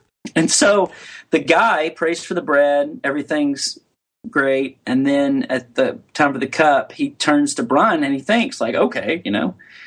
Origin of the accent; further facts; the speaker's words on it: Arkansas, United States; It helped me not to inoculate myself because I grew up in the Bible Belt.